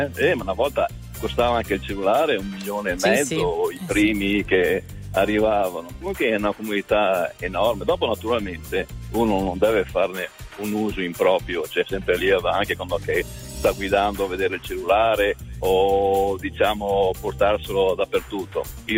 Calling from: Pordenone, Friuli-Venezia Giulia, Italy; Sono qua, sono di Pordenone, sono qua sulla 28.

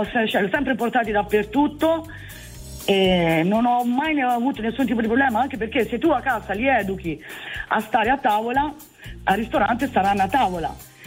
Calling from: Arezzo, Tuscany, Italy; Ciao, è Arezzo.

